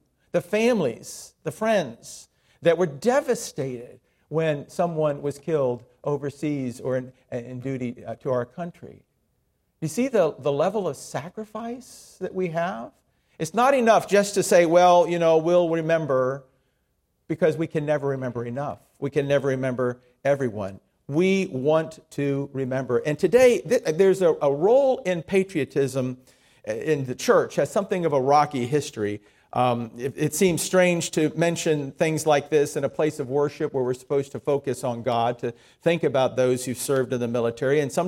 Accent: Miami, Florida, United States; also born or lived in Jacksonville; I grew up in Miami, which did not have a large military presence, but then I moved to Jacksonville in the junior high years

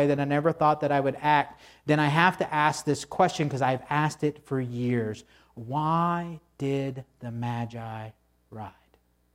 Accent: the South, United States; So I know, growing up in the South, there's y'all, yuns, y'alls, you know, and yous from Michigan

